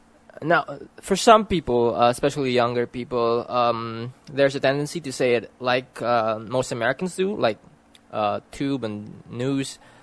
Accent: Philippines; accent: near RP; Although my near RP accent is my default accent for formal occasion, I can also switch to a more local accent if I wanted to.

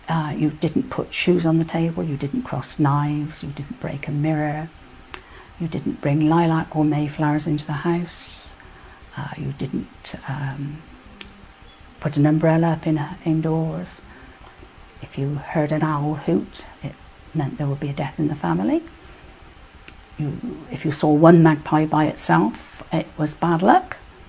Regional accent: Devizes, South West England, United Kingdom; born there; I was born in Devizes in a place called Ivy House, which was a nursing home. I was born in 1943 on the 19th of April.

